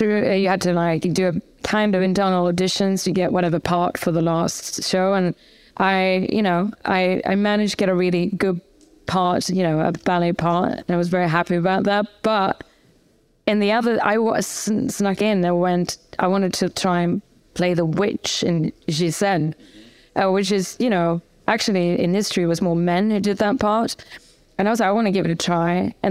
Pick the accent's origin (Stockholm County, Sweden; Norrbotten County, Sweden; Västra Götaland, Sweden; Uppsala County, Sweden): Västra Götaland, Sweden; Gothenburg; born or raised there